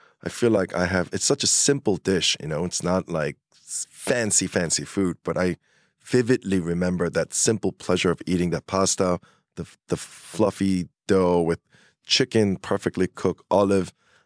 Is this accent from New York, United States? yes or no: yes; Long Island, New York, United States; I grew up in Long Island, so I love Long Island deli.